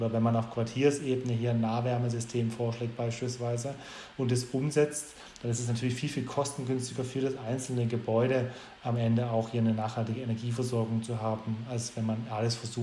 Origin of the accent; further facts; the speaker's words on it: Stuttgart, Baden-Württemberg, Germany; also ich komme aus Stuttgart